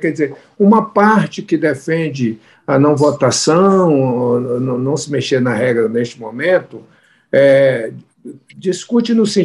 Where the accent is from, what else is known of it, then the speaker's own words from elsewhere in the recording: Manaus, Amazonas, Brazil; sou do Amazonas, eu sou de Manaus, eu sou das águas e da floresta.